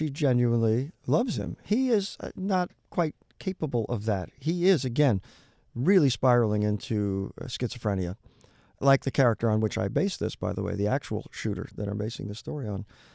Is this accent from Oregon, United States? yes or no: no; Peekskill, New York, United States; now in California, United States; even though I'm a California guy now, I was born and raised in Peekskill, New York.